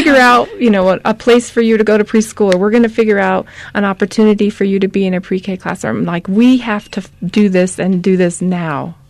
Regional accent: Albuquerque, New Mexico, United States; I was born and raised in Albuquerque. My family lives in Albuquerque, so this is something that is really close to me.

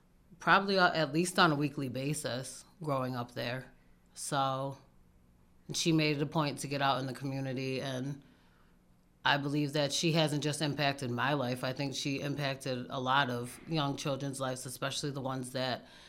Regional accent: Pittsfield, Massachusetts, United States; I grew up in the Wilson Projects over off of Wakona Street.

